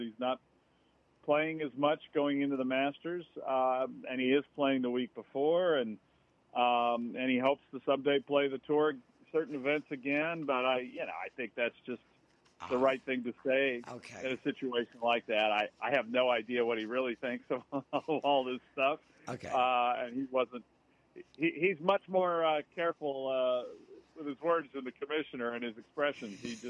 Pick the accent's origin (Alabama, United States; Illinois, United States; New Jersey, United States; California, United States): California, United States; Los Angeles; they've had cuts at Riviera in my hometown.